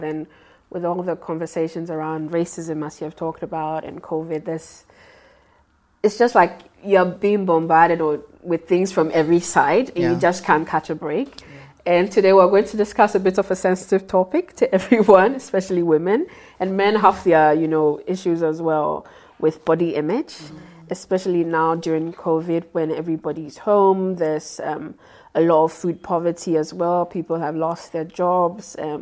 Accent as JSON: {"language": "English", "country": "Ghana", "said": "I come from Ghana. I would have had it straight up, you know."}